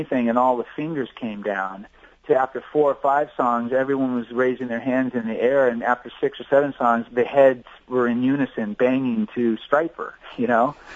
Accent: Whittier, California, United States; born there; also born or lived in Pasadena / La Mirada / Fullerton / Oklahoma; I was born in Whittier and grew up and moved a lot. We lived in Pasadena for a while. I lived in La Mirada, Fullerton, lived in Oklahoma, you know, did a lot of moving throughout my childhood.

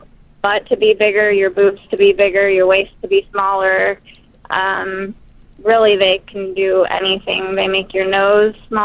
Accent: Las Vegas, Nevada, United States; I grew up in Vegas, and so I was constantly surrounded by all of the billboards

